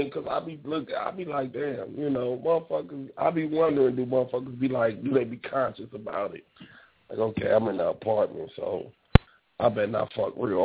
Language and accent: English; Gary, Indiana, United States; Because, look, I'm from Gary.